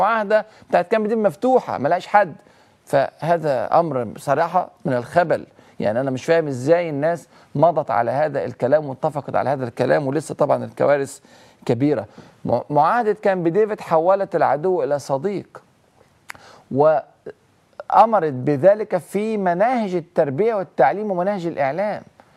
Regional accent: Egypt; أنا كمصري

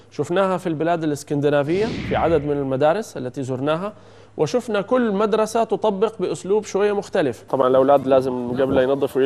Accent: Saudi Arabia

